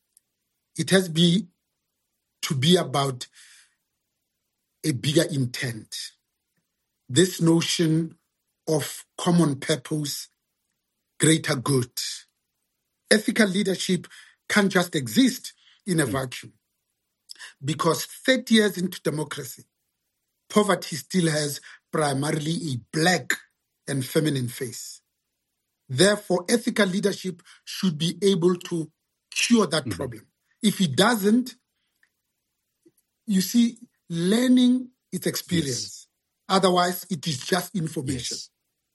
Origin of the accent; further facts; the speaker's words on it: Katlehong, Gauteng, South Africa; So one of the things that I learned growing up in Katlehong is that I didn't even know that I was poor because all the houses looked the same.